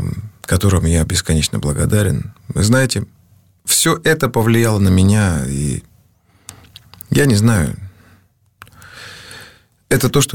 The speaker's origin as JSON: {"language": "Russian", "region": "Abkhazia", "country": "Georgia", "said": "я всегда с огромным удовольствием и честью говорю о том, что я из Абхазии."}